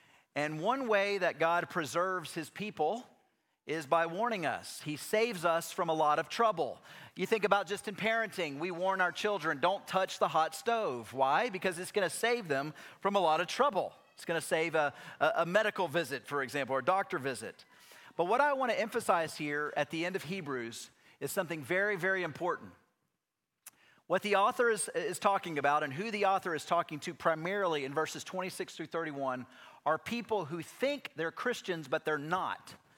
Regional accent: Knoxville, Tennessee, United States; I grew up in East Tennessee. I grew up here in Knoxville.

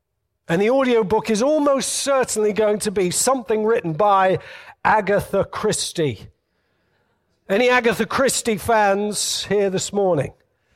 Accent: West Midlands, United Kingdom; You can find it just off the M6 near Stoke-on-Trent in England.

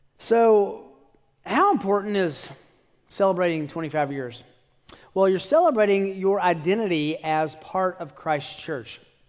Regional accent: United States; So they were, I'm an American, so I'm a novelty.

